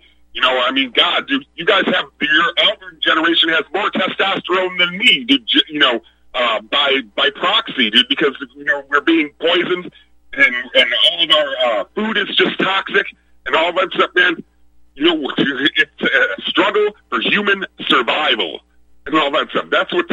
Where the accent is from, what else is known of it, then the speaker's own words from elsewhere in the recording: Alabama, United States; when our governor, Kay Ivey, because I'm from Alabama, unfortunately